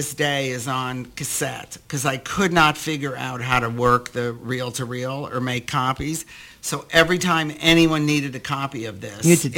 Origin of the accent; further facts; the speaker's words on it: Detroit, Michigan, United States; swinging through the streets of Detroit, my hometown, which I did not know until I went and saw the movie.